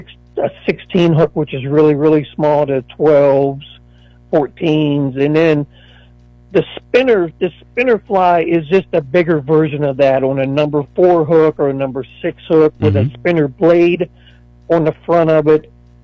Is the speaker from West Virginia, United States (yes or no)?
yes; West Virginia, United States; No, I'm originally from the Barber County, Harrison County, and then my family moved from Harrison County to Barber County, probably about middle school era, and then I just grew up, graduated Philip Barber in 92